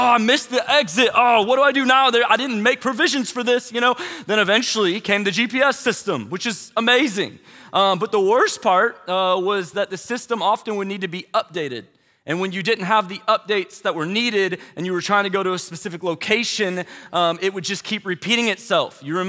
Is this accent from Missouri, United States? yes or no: yes; St. Louis, Missouri, United States; I grew up in St. Louis, and so we would vacation most summers from St. Louis, and we'd drive to Florida.